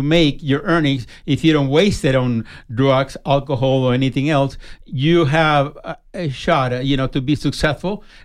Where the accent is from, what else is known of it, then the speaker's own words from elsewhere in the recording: El Salvador; now in Tucson, United States; I've been in Tucson for over 30 years. I'm originally from El Salvador.